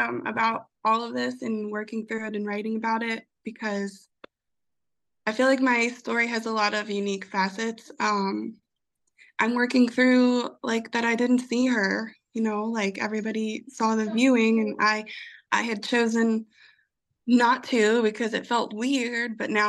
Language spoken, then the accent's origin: English; Louisiana, United States; but I am from South Louisiana, where we glaze over a lot of things.